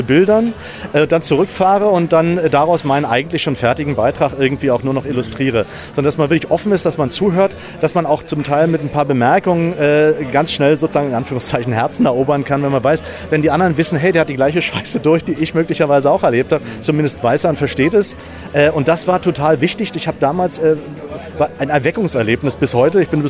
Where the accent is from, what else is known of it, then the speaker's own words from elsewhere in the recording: Brandenburg, Germany; ich stamme selbst aus der Region, bin also selbst in einem Kohlerevier geboren, habe Eltern und habe das selbst auch erlebt, die Wende